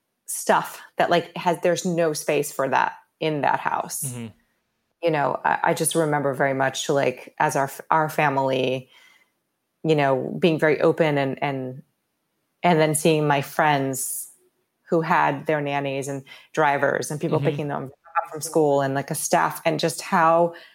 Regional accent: Rio de Janeiro, Brazil; And I grew up in Rio.

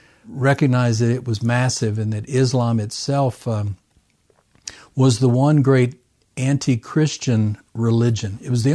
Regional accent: Camden, Arkansas, United States; I was born and raised in Arkansas, small town.

